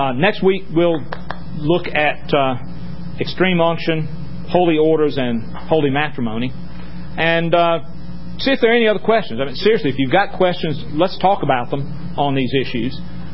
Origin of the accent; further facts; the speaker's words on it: Burlington, North Carolina, United States; when I was growing up in Burlington, North Carolina, I only knew about three Catholics.